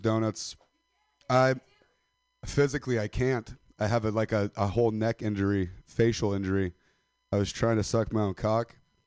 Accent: Stockton, California, United States; I am from Stockton. A lot of people don't know where Stockton is.

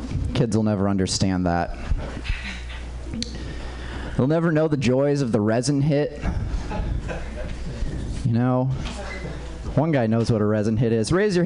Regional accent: Minnesota, United States; I grew up in Minnesota, where it's a little bit harder to get, especially growing up when you're just a kid

